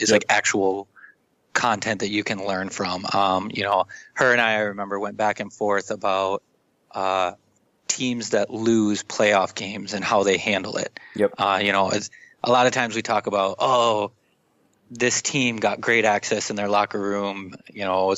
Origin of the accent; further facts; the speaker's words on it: Minnesota, United States; I grew up in Minnesota, so I have to guess it would be a Minnesota Twins baseball game.